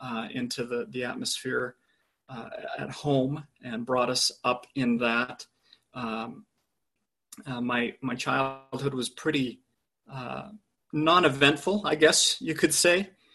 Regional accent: Sandy, Utah, United States; and so I was born here in Utah, grew up in Sandy, Utah. Very traditional Mormon kind of household, very conservative.

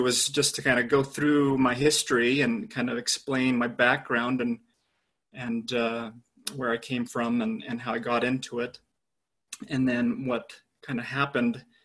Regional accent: Sandy, Utah, United States; and so I was born here in Utah, grew up in Sandy, Utah. Very traditional Mormon kind of household, very conservative.

